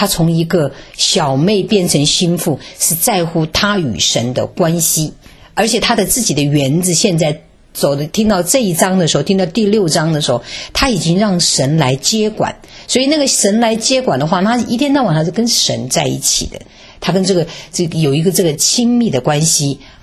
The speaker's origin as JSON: {"language": "Chinese", "country": "China", "said": "好，我们中国人一听说他废话哈，哪有谁用冷水泡茶的？"}